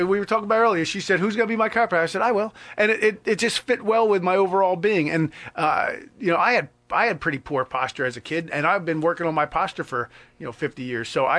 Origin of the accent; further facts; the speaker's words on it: New Jersey, United States; I'm an Italian from Jersey.